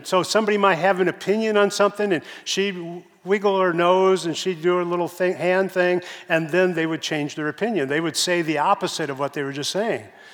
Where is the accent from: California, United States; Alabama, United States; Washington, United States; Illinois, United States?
Illinois, United States; Chicago; moved away; I grew up in Chicago. When I went to church, I went to a very conservative church.